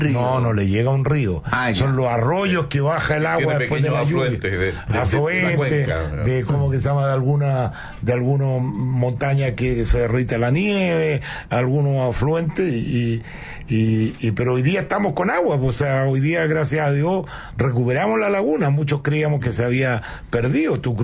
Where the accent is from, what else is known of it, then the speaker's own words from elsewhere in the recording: Aculeo, Santiago Metropolitan, Chile; Que la gente de la laguna, los que somos de Aculeo, ¿no es cierto?, navegamos re poco